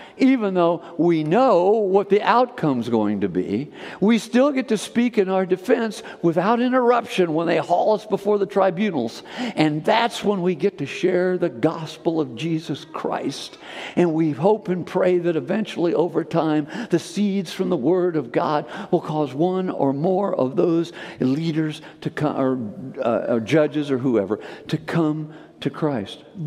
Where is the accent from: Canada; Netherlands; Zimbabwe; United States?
United States; born there; I love the fact I was born in America.